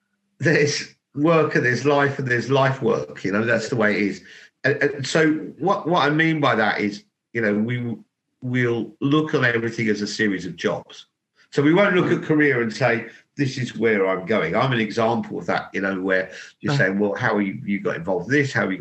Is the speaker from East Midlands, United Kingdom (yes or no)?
yes; East Midlands, United Kingdom; So I'm from Northamptonshire.